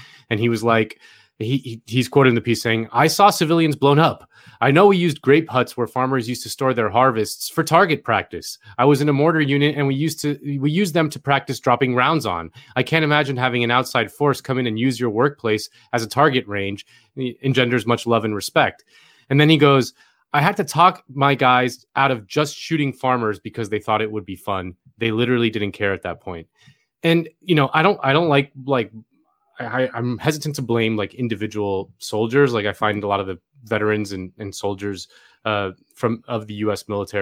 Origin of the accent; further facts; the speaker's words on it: Florida, United States; The efforts of Senator Bob Graham from my home state of Florida, working with the 9/11 families over years to get that unredacted.